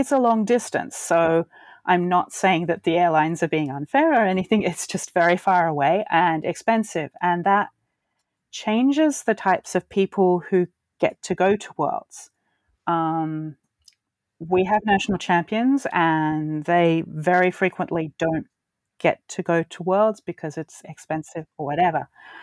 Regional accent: Australia; because I'm Australian

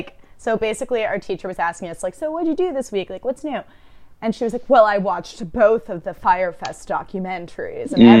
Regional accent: Highland Park, Illinois, United States; I grew up in Highland Park, Illinois.

